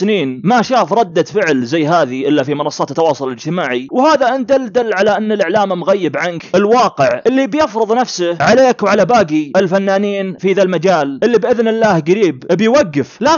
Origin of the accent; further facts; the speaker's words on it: Saudi Arabia; أخبار الفن الشعبي عندنا في المملكة العربية السعودية